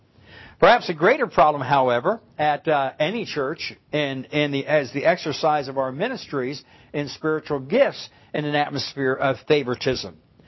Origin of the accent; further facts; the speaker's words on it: Scottsdale, Arizona, United States; I told you I grew up in Scottsdale, Arizona.